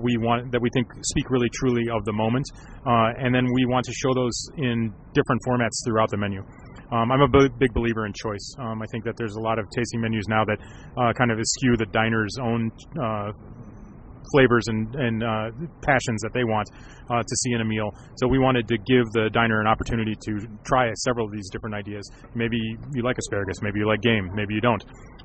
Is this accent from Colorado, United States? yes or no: no; Michigan, United States; I grew up in Michigan, not far from Ann Arbor, actually